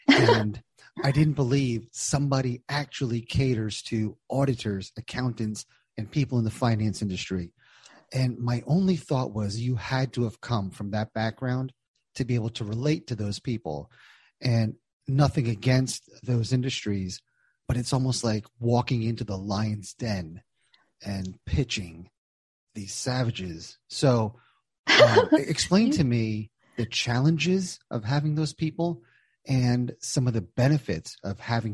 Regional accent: New Jersey, United States; Maggie is joining us from my home state of New Jersey.

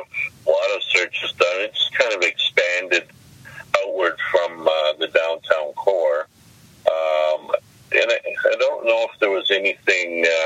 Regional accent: Ontario, Canada; I was born and raised in the Nipissing area and kids of my own.

